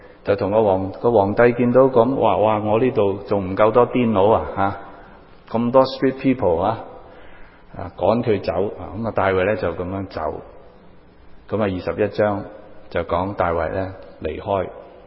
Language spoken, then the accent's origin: Cantonese; Hong Kong; born there; 我哋喺香港出世最大嘅洞都係雙寶仔洞啦